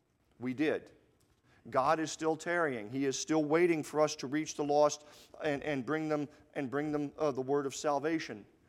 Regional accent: Alaska, United States; I was born and raised in Alaska. And really, any chance I've gotten since we've been married, I've loved to take my wife back to Alaska.

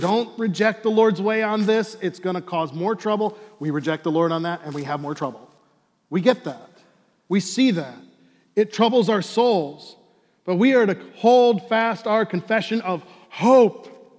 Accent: Chicago, Illinois, United States; I grew up in Chicago during the heyday of the Chicago Bulls.

